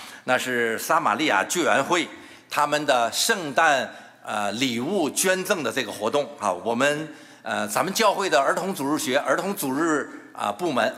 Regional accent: China; now in United States; 我小的时候，我最盼望的，我就是中国的新年

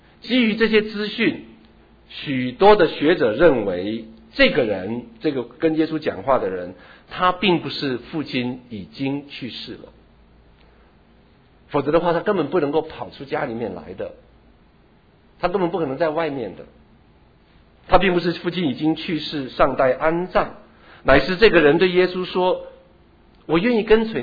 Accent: Taitung, Taitung County, Taiwan; 我从小在台东长大，台湾台东长大的哈。我虽然不是生成一个农家的子弟，但是我住的环境，从小的环境周围都是农家，要不就是稻田，要不就是甘蔗田，

